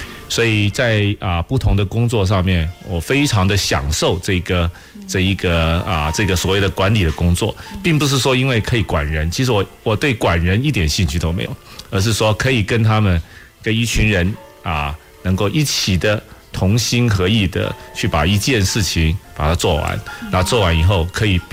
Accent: Taiwan; moved away as an adult; 因为台湾呢虽然是一个我熟悉的环境，我从小在那里长大一直念到大学

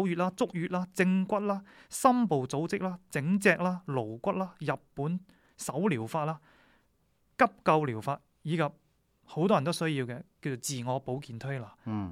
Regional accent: China; 我希望更加之多嘅人，唔单止可以服务我哋中国人，亦都可以服务更多嘅外国嘅朋友，系咪？

